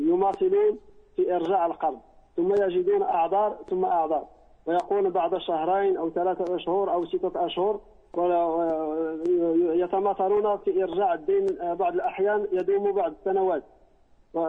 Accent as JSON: {"language": "Arabic", "country": "Morocco", "said": "عندنا في المغرب أخطاء ترتكب في الماضي والحاضر"}